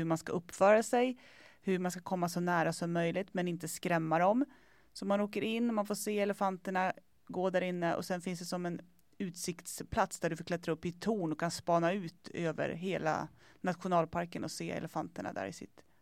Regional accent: Sweden; Jag tycker också att som svensk är man lite så här

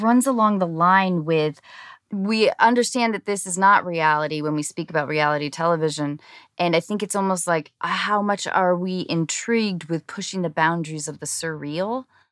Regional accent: Seattle, Washington, United States; And I grew up in Seattle in the 80s and 90s, which felt very similar to maybe Nordic countries

